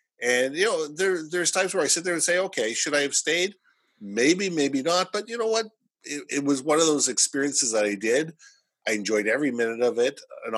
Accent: Vancouver, British Columbia, Canada; also born or lived in Minneapolis, United States; I lived in Vancouver most of my life. I was born in Minneapolis, moved to Vancouver in 74, but I've lived in Victoria, I've lived in California, I've lived in New York, I've lived in Toronto, and I've lived in Israel.

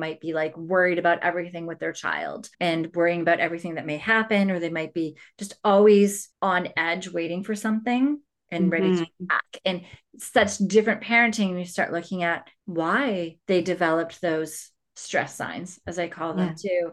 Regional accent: Saskatchewan, Canada; born there; So I was born in Saskatchewan, in Canada, in Saskatchewan. And my mom's whole family was in Saskatchewan, and we spent all of our time with them.

